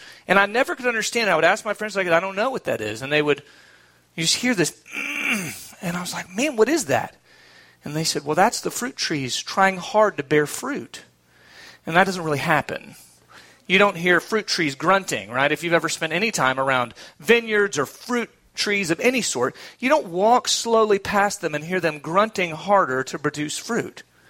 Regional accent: Florida, United States; but I grew up in South Florida and around a lot of orange groves and a lot of cattle. There's at least as many rednecks in Florida as there are anywhere else in the United States.

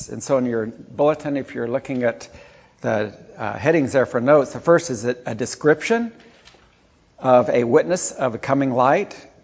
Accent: Ethiopia; especially since I grew up in Ethiopia.

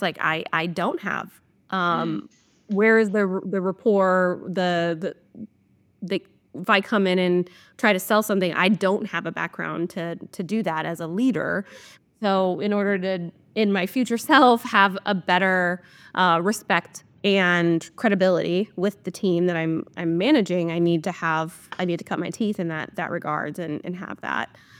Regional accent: Nebraska, United States; moved away as an adult; also born or lived in Iowa; now in Chicago, United States; It actually moved me to Iowa. I'm from Nebraska, moved me to Iowa. And then from Iowa, moved me here in Chicago

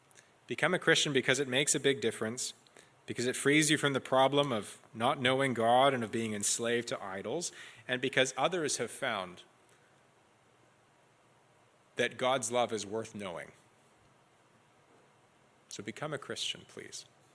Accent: Bible Belt, United States; I grew up in the Bible Belt.

